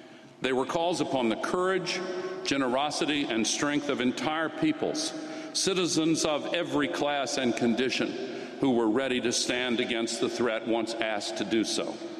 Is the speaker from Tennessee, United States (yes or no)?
yes; Carthage, Tennessee, United States; you gave the Peace Prize to a man from my hometown of 2,000 people, Carthage, Tennessee, in the USA.